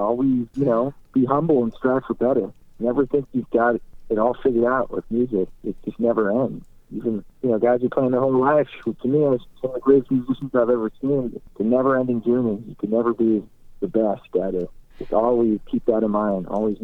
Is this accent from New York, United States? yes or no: no; Topanga, California, United States; He's actually someone I grew up with in Topanga